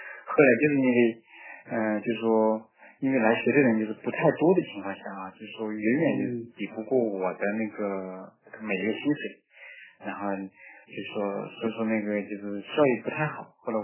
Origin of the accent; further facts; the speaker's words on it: Shaoyang, Hunan, China; 我是湖南的，我这边我们俩口音还有点相似。